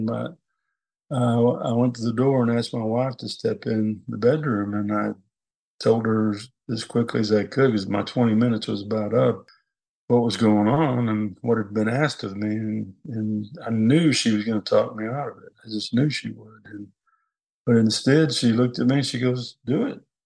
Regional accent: Paragould, Arkansas, United States; the judge, Judge David Goodson, who was from my hometown, Paragould

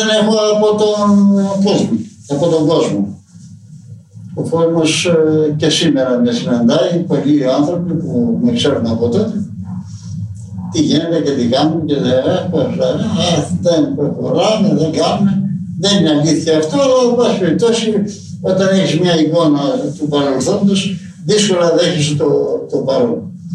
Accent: Araxos, Western Greece, Greece; Μένω πια στο χωριό μου, στον Άραχο.

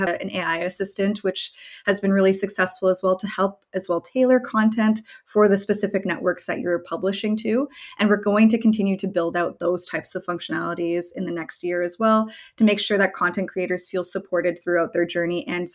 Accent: Canada; now in Netherlands; I'm originally from Canada, but I'm based currently in the Netherlands.

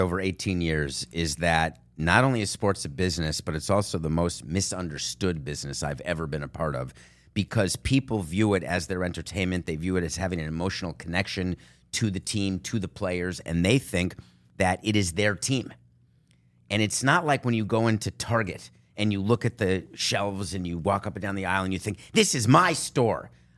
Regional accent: United States; I am American and a Jew.

